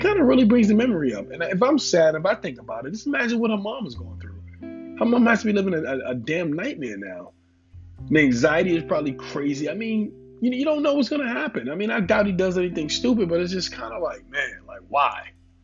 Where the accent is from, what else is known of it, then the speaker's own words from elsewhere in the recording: New York, United States; Like, I'm a Yankee, I'm a New Yorker.